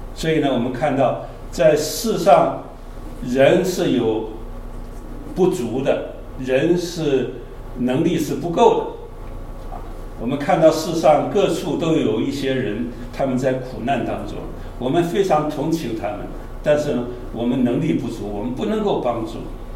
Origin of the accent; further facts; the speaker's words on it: China; now in Canada; 我们中国人从远远的祖国啊，漂洋过海的来到这里，我们享受到这一切的恩典啊，加拿大这个空气是这么样的清新啊